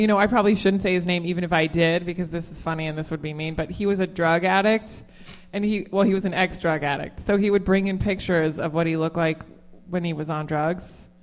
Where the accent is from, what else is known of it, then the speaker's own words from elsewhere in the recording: Fairfax, Virginia, United States; Yeah, I grew up in Fairfax.